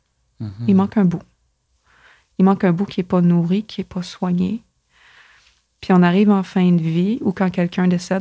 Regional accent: Winnipeg, Manitoba, Canada; born there; now in Montreal, Canada; I'm of South Asian background. So I was born in Winnipeg, but my parents had immigrated about 2 years before I was born.

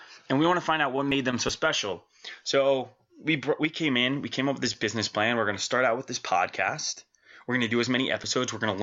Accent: Florida, United States; Well, we're South Florida boys

